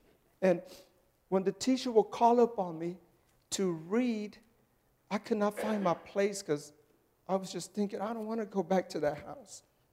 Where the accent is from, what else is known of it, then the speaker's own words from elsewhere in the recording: Houston, Texas, United States; I was raised in Houston, Texas, and I'm a third-generation Mexican descendant, and my wife's a first-generation Mexican descendant.